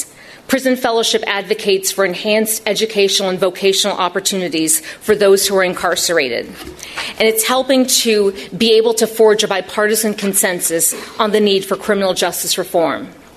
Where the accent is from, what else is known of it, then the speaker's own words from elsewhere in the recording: Champaign-Urbana, Illinois, United States; I then returned to my hometown of Champaign-Urbana and am a litigator at Meyer Capel.